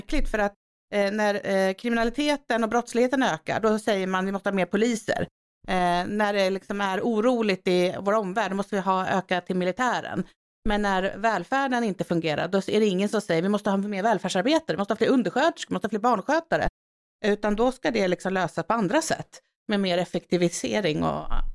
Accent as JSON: {"language": "Swedish", "town": "Västertorp", "region": "Stockholm County", "country": "Sweden", "tie": "born or raised there", "also_born_or_lived": "Falun", "said": "jag var uppväxt i Västertorp."}